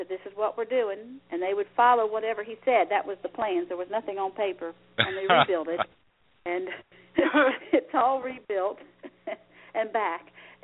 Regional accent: Ohio, United States; born there; My family was out of Sandy Hook, Kentucky, and I was born in Ohio, but right here on the river.

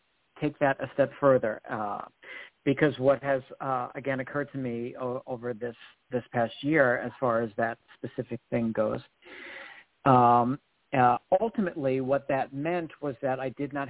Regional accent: Bronx, New York, United States; I am from the Bronx, and I am a hustler.

